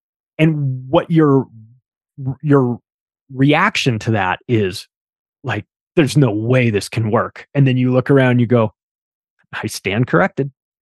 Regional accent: California, United States; How many schools are there in California? I grew up in California.

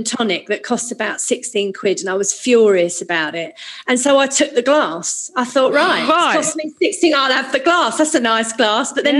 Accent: Hounslow, London, United Kingdom; I grew up in Hounslow, mm-hmm. In West London. Yeah, and then I've sort of been in South London for the most of my adult life

